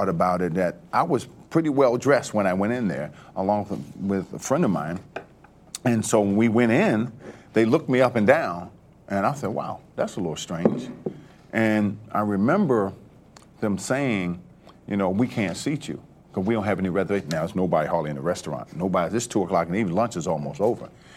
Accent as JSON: {"language": "English", "town": "Baltimore", "region": "Maryland", "country": "United States", "tie": "born or raised there", "said": "Growing up, you know, with eight brothers and sisters, my mom raised eight of us by herself. Mm-hmm. And I grew up in Baltimore, Maryland."}